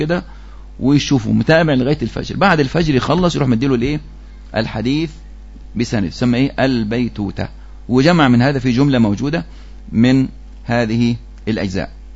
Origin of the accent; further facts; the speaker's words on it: Egypt; في عندنا في مصر حتى اسمها عرق العراق، عرق أظنها إيه تقريبا في الجنوب،